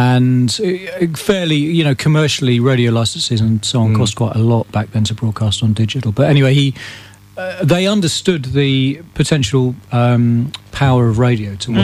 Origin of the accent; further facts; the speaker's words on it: Camberley, South East England, United Kingdom; I grew up in Camberley, in Surrey, so at Frimley Park Hospital.